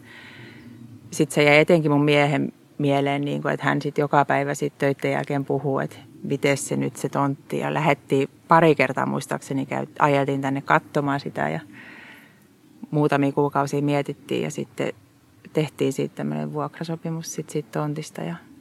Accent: Naantali, Southwest Finland, Finland; Et mä oon Naantalista kotoisin

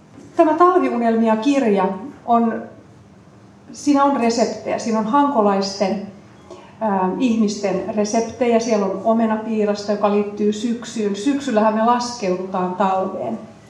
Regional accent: Helsinki, Uusimaa, Finland; also born or lived in Vaasa / Kuopio / Oulu / Tampere; Olen asunut pienestä pitäen, synnyin Helsingissä ja asun 8-vuotiaaksi Töölössä. Sitten muutettiin isän työn myötä Vaasaan, Vaasasta Kuopioon, Kuopiosta Ouluun ja Oulusta Tampereelle.

